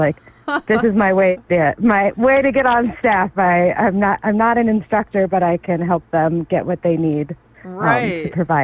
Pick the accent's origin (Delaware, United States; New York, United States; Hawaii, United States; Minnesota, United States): Minnesota, United States; Hopkins; Yeah, I came from Hopkins School District down in the Twin Cities.